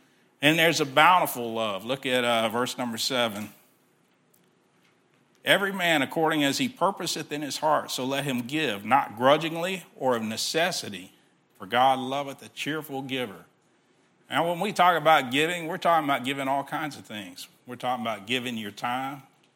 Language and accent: English; Texas, United States; I'm from Texas. You know, they're from north of the Mason-Dixon.